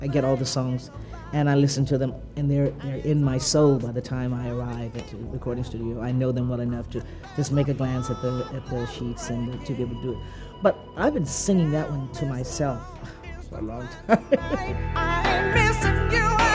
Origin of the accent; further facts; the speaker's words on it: the South, United States; I said to Roger, I'm from the South, we have mud on our feet.